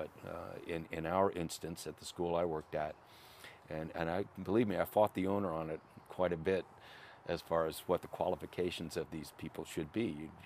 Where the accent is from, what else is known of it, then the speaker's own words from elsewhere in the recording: Riverside, California, United States; I grew up in Riverside. My dad used to take us down to Salton Sea when you could actually swim in it.